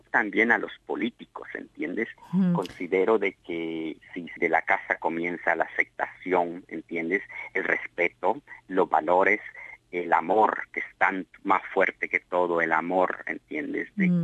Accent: El Salvador; vengo del medio de El Salvador, de una guerra civil

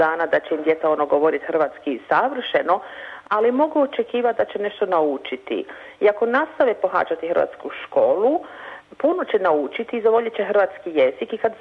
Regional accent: Australia; born there; Croatian is a second language; Moj suprug i ja, mi smo rođeni u Australiji, tako da nam je očito lakše komunicirati na engleskom jeziku, ali se trudimo, kao i mnogi naši prijatelji i rodbina, da održavamo hrvatski jezik u našim domovima.

